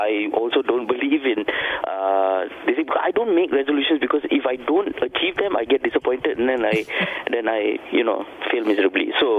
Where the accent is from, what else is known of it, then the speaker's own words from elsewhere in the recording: Malaysia; as an Malaysian Indian, I think, we've been brought up with the fact that, what would this fella think if I did this?